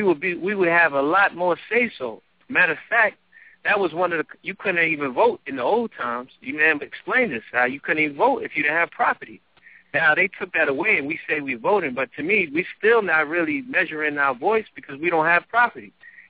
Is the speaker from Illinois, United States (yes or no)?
no; New York, United States; like I'm from New York, so I've seen Sean Bell get hit 47 times